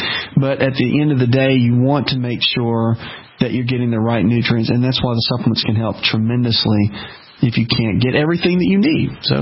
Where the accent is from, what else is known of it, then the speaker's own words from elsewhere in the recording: the South, United States; and I'm from the South, so don't worry. I'm right around here.